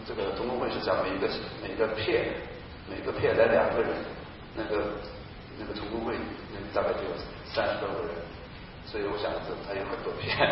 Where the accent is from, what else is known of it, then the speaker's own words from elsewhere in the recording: China; born there; 那么我们是出生在中国大陆，曾在海外留学、工作、访问，然后有海外居住经验，然后近几年开始回到大陆，以大陆为生活基地